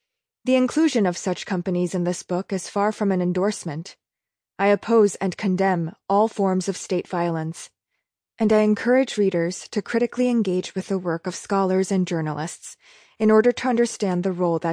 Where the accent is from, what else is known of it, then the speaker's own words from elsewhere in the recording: United States; Since I'm American, my hosts have assumed I need spacious, extraordinarily comfortable conditions